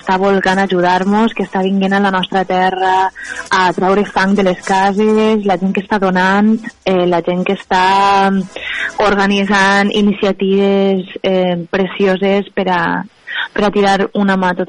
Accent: Valencian Community, Spain; està sent un moment difícil per als valencians i les valencianes, i estar lluny de la meva terreta ara mateixa és costós

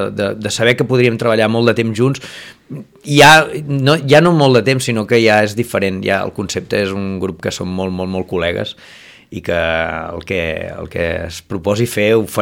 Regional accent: Girona, Catalonia, Spain; jo que sóc de Girona i que porto molts anys, diguéssim, a darrere de fent bandes amb els meus col·legues

